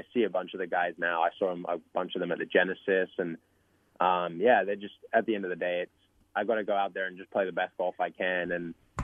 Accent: London, United Kingdom; I grew up in London

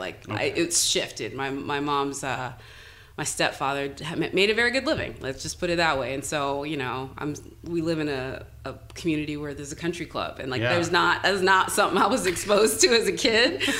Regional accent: Alabama, United States; also born or lived in Corpus Christi; because I grew up in Alabama is where I was born.

